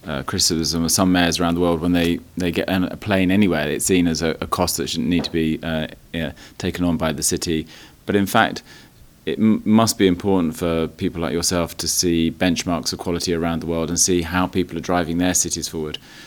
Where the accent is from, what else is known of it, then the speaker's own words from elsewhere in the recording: London, United Kingdom; we're from London